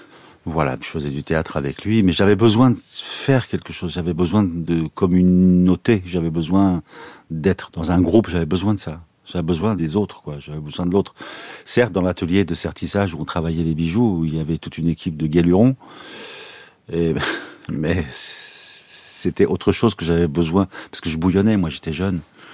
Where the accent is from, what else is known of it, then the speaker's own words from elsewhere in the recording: Lebanon; pour revenir à chez moi, au Liban, on avait une petite bibliothèque en verre